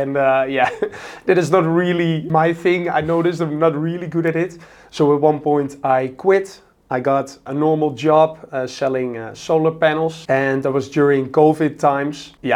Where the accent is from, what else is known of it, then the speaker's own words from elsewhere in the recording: Netherlands; 26 years old. I'm from the Netherlands.